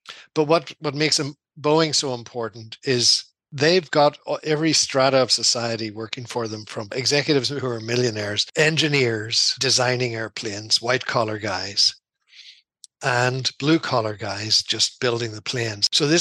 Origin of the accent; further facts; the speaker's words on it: Dungannon, Northern Ireland, United Kingdom; also born or lived in Belfast; I'm from Tyrone. I'm from Dungannon in County Tyrone. And went to college in Belfast at Queen's. My former life, I was an Irishman and a mathematics teacher